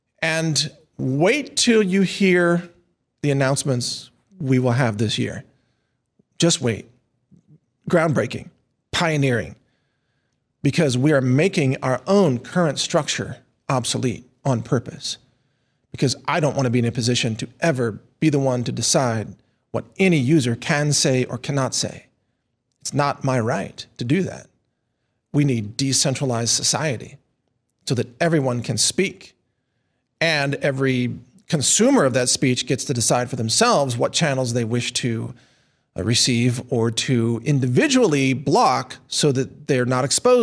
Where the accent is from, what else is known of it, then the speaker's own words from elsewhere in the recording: Texas, United States; me being a Texan, I'm not giving up my guns